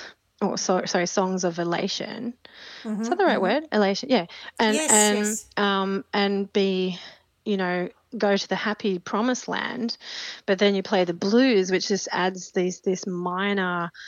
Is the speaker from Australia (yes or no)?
yes; Australia; And it can be a little bit confusing because I'm Australian and I was also brought up on, you know, the side of stages of our rock legends